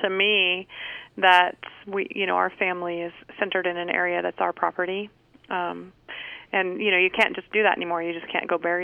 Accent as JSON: {"language": "English", "town": "Harris", "region": "California", "country": "United States", "said": "I came from the Harris area, and we have a family graveyard out there"}